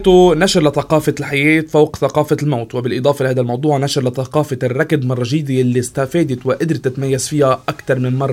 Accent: Lebanon; الأمور كانت جدا صعبة علينا كلبنانيين

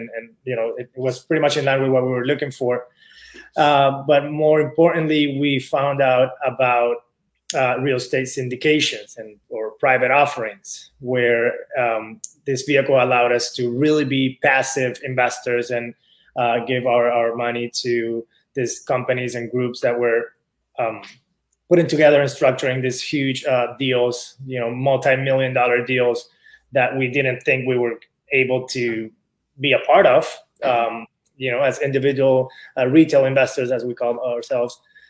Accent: Venezuela; now in Miami, United States; I moved to the United States in 2010. I'm originally from Venezuela. Moved with my family here in 2010.

